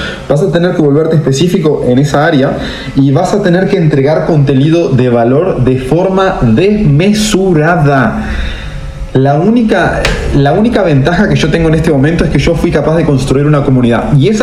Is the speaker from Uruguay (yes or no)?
yes; Uruguay; moved away; estaba como muy arraigado a Uruguay y las cosas que hacían en Uruguay, y realmente cuando salí de Uruguay, ahí fue mi despegue.